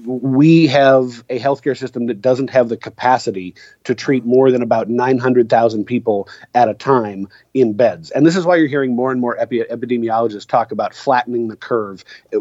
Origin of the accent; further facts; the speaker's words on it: Seattle, Washington, United States; my hometown of Seattle